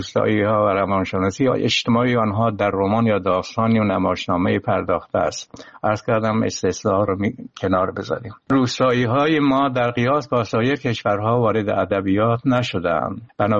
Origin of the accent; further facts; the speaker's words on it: Khorasan, Iran; accent: Khorasani; first language Khorasani; moved away as an adult; زبان مادری من خراسانی است، باز هم به گمان خودم از آنجا که پیش از جلای وطن زبان و نثر من هویت و تشخص پیدا کرده بود